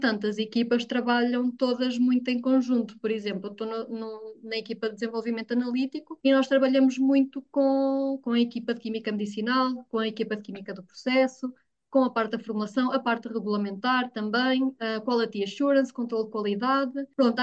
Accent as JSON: {"language": "Portuguese", "town": "Figueira da Foz", "region": "Centro", "country": "Portugal", "said": "eu sou da zona da Figueira da Foz."}